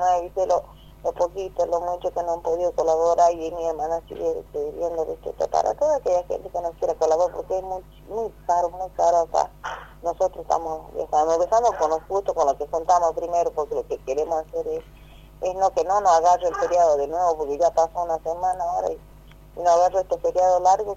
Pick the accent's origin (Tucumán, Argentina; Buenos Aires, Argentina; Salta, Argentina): Salta, Argentina; Acambuco; now in Tartagal, Argentina; De Acambuco, y vivíamos en Tartagal. O sea, vivimos en Tartagal, pero nosotros somos nativos de Acambuco.